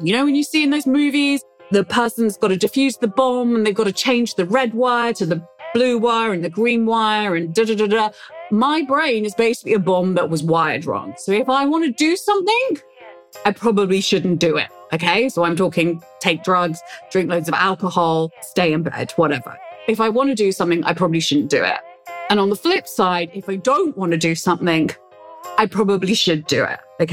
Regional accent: London, United Kingdom; So my story is I grew up in London, had a loving home

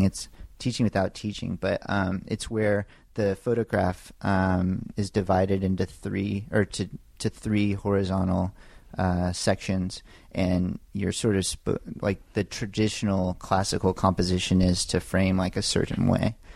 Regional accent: Austin, Texas, United States; I grew up in Austin.

